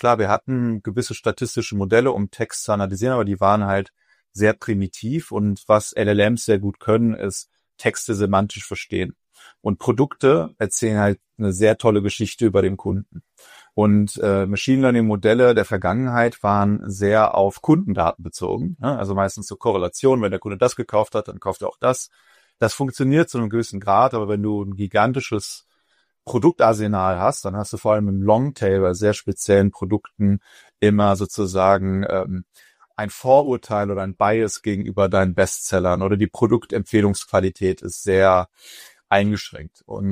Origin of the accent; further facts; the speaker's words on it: West Germany, Germany; now in Leipzig, Germany; Ich komme ja eigentlich aus Westdeutschland